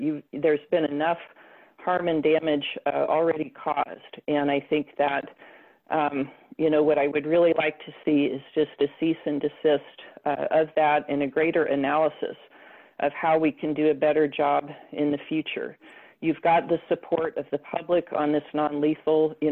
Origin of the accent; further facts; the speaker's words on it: Seattle, Washington, United States; I'm from Seattle.